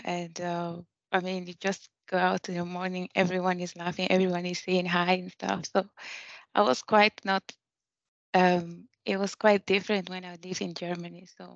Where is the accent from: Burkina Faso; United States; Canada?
Burkina Faso; moved away as an adult; now in United Kingdom; I'm originally from Burkina Faso. It's in West Africa. It's a French-speaking country. So I moved from Burkina Faso to Glasgow to study as environmental civil engineering. I study at Glasgow Caledonian University.